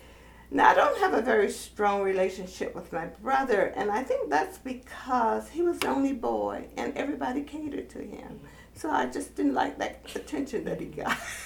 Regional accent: Chapel Hill, North Carolina, United States; I was born here in Chapel Hill. Went to Lincoln High School, which was a black school at that time. Elementary and high school there.

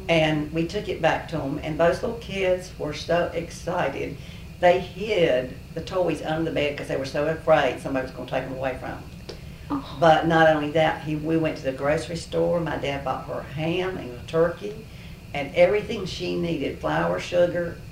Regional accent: Angier, North Carolina, United States; born there; But I was born in Anger.

